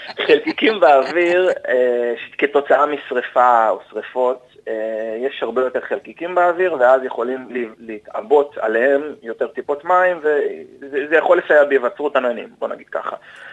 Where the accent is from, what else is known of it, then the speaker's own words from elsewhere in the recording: Givatayim, Tel Aviv District, Israel; אז אני במקור מגבעתיים